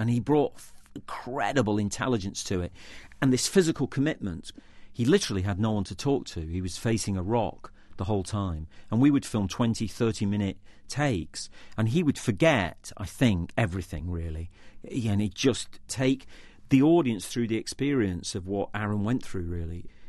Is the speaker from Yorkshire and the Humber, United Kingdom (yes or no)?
no; Manchester, North West England, United Kingdom; I'm from Manchester, an industrial city in the northwest of England